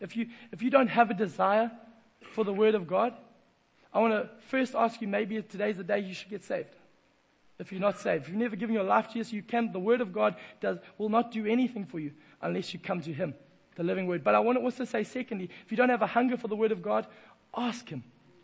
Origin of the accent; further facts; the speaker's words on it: Durban, KwaZulu-Natal, South Africa; I was a young man growing up in Durban